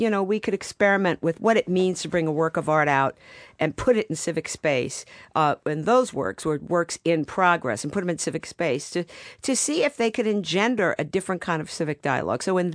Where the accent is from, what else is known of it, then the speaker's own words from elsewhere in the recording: Baltimore, Maryland, United States; When I was a girl growing up in Baltimore, my grandfather, who had an eighth grade education, said that if you say a word often enough, it becomes you.